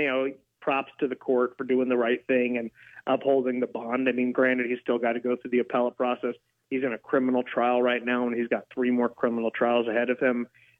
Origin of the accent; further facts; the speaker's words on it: United States; To be honest, I'm an American. I care about Americans first and foremost.